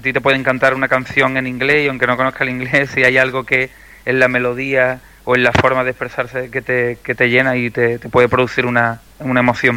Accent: Algeciras, Andalusia, Spain; también soy pregonero de mi tierra, de Algeciras, pregonero del carnaval

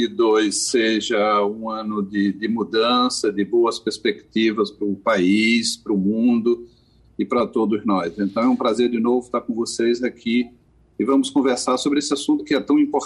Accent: Pernambuco, Brazil; O rio que corta a minha aldeia não é o Tejo, o rio que corta a minha aldeia é o Ipujuca. Eu tenho muito orgulho de ser um matuto do interior

